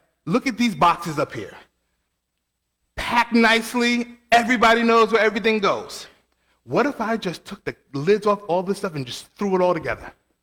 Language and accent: English; New York, United States; accent: New York; And I spoke with my New York accent, and I said, yo, every fourth word, would you hear the message? Well, I know my New York people in the back would.